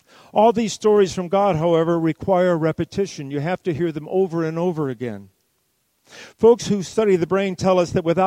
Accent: Jackson, Michigan, United States; I attended a funeral up in Jackson, Michigan, my hometown, and it was the first time I had been in the church that I grew up in for over 50 years.

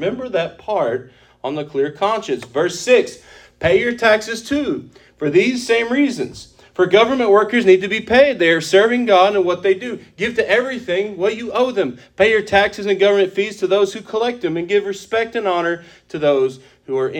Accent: Texas, United States; Y'all, I'm Texan. I know y'all.

